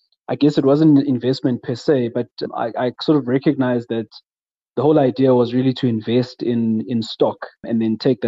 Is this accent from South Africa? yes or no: yes; Durban, KwaZulu-Natal, South Africa; So, yeah, so I grew up in Durban. I was born in a township called Hammersdale in Mpumalanga, which is kind of on your way to between Durban and Pietermaritzburg.